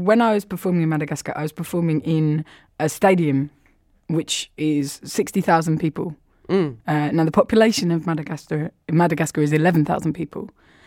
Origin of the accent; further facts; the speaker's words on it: Wales, United Kingdom; So growing up in the West of Wales, like dreaming of America.